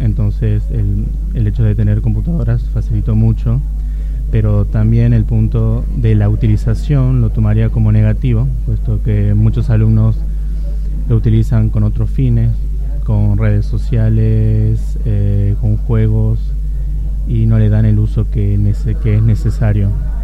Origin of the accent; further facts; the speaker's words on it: Salta, Argentina; vengo de Argentina, del norte de Argentina, de la provincia de Salta.